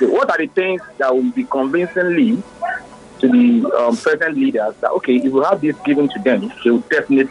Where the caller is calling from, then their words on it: Lagos, Nigeria; I'm calling from Lagos. I am a parent.